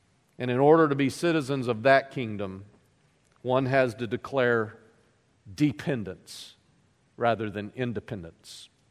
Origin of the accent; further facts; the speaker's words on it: United States; born there; I'm an American because I'm privileged to have been born in this nation. I could have been born anywhere else, and God allowed me to be born here.